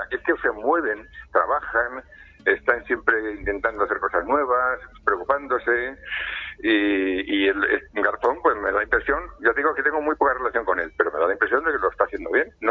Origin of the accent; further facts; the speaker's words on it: Valladolid, Castile and León, Spain; En Castilla, no, yo soy de Valladolid, como sabéis.